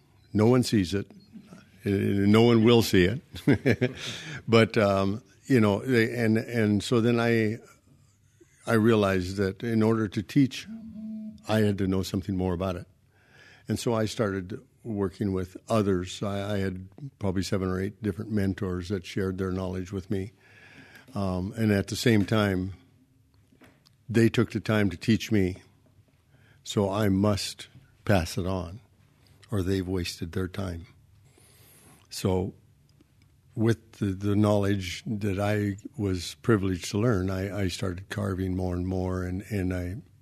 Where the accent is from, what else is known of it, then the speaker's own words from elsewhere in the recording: Hoonah, Alaska, United States; I grew up here in Hoonah also, and my father was a fisherman.